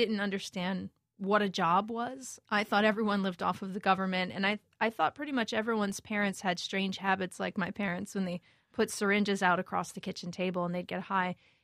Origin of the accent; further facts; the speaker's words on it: Bronx, New York, United States; In the Bronx. Yeah, born and raised in the Bronx.